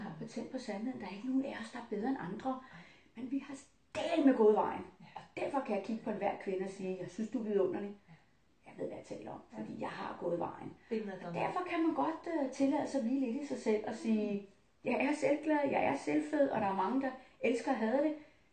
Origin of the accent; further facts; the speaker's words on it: Italy; now in Denmark; italiensk, halvdelen dansk, og jeg er for øvrigt dansk statsborger, og jeg elsker Danmark, men jeg har jo selvfølgelig rødderne og fuldblods italiener, fordi begge mine forældre kommer fra Italien.